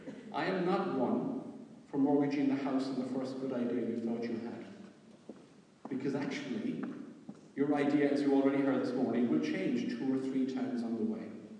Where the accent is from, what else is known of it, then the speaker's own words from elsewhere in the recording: Ireland; And as Irish people, we're acceptable everywhere.